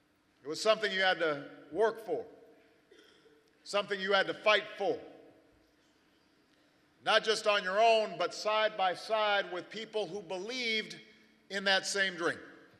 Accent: Chicago, Illinois, United States; Decades later, I arrived in one of those cities, my hometown of Chicago. Southside.

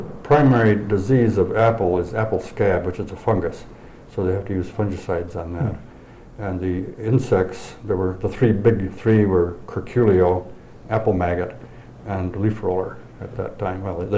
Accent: Rose, New York, United States; also born or lived in Lyons; I was born in Lyons, New York Hospital, but I was raised on a fruit farm in the town of Rose, which is in Wayne County, upstate New York.

